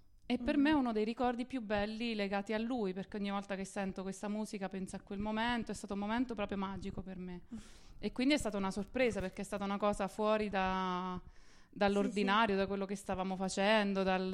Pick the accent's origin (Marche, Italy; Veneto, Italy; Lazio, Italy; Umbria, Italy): Marche, Italy; Ascoli Piceno; ero al centro, io sono di Ascoli, ero in centro con mio fratello più grande